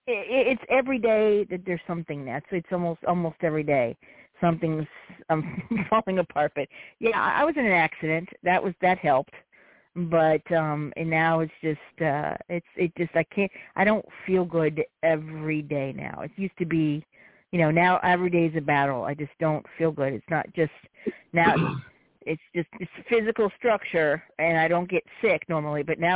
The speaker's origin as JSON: {"language": "English", "region": "Louisiana", "country": "United States", "said": "Hi, yes, I'm from Louisiana. You already nailed it."}